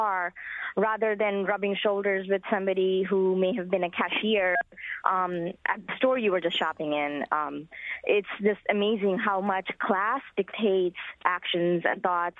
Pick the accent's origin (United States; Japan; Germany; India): India; North India; I come from India. I'm North Indian, and the city I often visit when I go back home is New Delhi